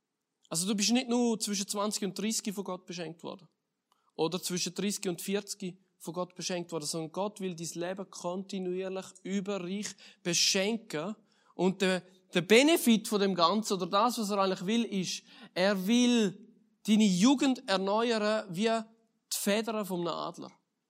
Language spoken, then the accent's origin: German; Switzerland; ich weiss, wir sind Schweizer.